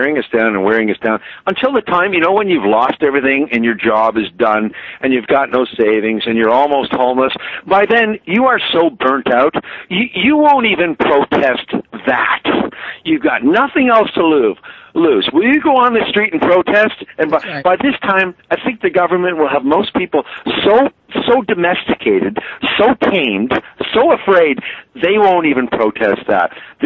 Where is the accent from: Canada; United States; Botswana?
Canada; the effort I put into being a Canadian, a hardworking guy who puts into the system